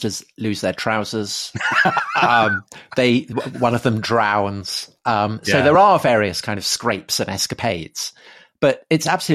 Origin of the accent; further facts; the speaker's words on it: United Kingdom; what's interesting is that I would say that to the British, and Dominic, we're not apologising for being British, are we?